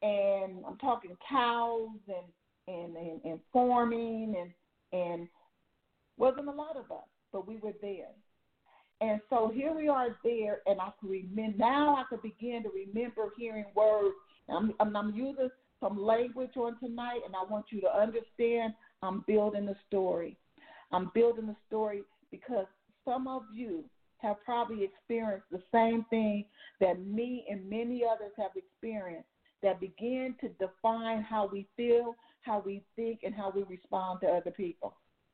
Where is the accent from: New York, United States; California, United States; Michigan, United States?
California, United States; Los Angeles; So the words I heard growing up, you know, and considering where I grew up in South Central, there was a lot of heat going on.